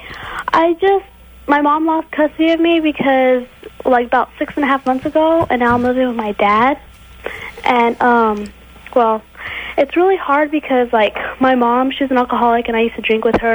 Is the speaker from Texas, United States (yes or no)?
yes; Texas, United States; I'm from Texas, and she won't talk to me.